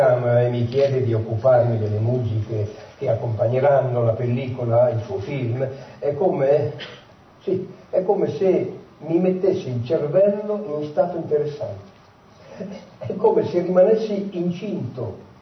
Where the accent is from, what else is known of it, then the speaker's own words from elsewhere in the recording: Rome, Lazio, Italy; Io sono romano, amo la mia città